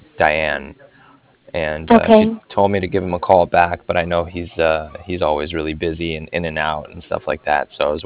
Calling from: Cardiff, Wales, United Kingdom; and I'm calling from Cardiff.

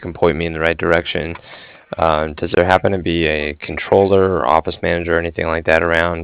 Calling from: Cardiff, Wales, United Kingdom; And I'm calling from Cardiff, C-A-R-D-I-F-F, like Frank Frank.

